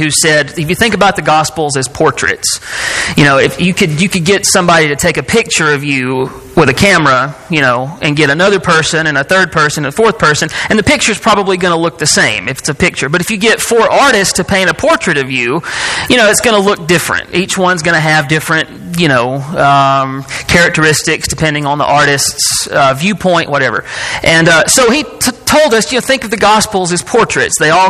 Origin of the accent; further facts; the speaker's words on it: Gadsden, Alabama, United States; I'm originally from Etowah County, Gadsden, and I think this is safe.